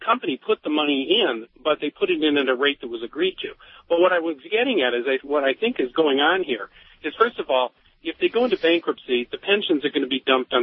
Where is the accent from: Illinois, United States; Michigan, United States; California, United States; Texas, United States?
Michigan, United States; Detroit; moved away as an adult; now in Denver, United States; I'm an attorney in Denver now, but I moved here from Michigan, from Detroit, about 3 years ago.